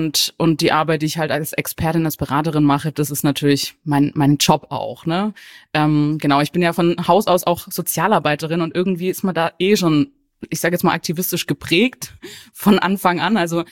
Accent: Baden-Württemberg, Germany; Ich bin ja auch im Schwäbischen aufgewachsen.

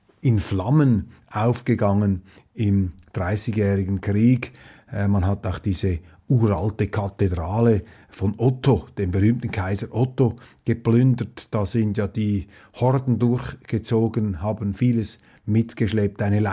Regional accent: Switzerland; so hindert mich das nicht daran, als Schweizer mit der Türkei sachliche Beziehungen anzustreben zum gegenseitigen Nutzen.

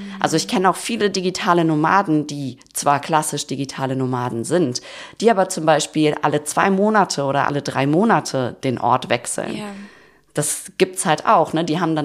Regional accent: Cologne, North Rhine-Westphalia, Germany; Und ich komme ja aus Köln, also ich bin eine kölsche Mädchen.

